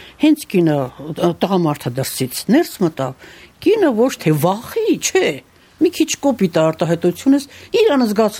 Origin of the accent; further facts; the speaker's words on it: Lusadzor, Tavush, Armenia; also born or lived in Dilijan; Ես Իջևանի շրջանից եմ, Լուսաձոր գյուղից